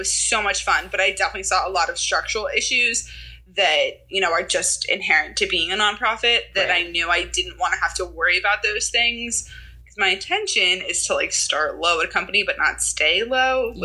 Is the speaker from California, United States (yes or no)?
yes; San Diego, California, United States; now in New Jersey, United States; Well, I came from San Diego, California. So definitely a bit different than I moved to New Jersey.